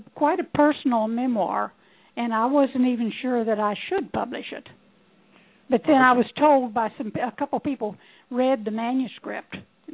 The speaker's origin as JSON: {"language": "English", "region": "Ohio", "country": "United States", "tie": "born or raised there", "said": "Then I took a trip back to my hometown in Ohio."}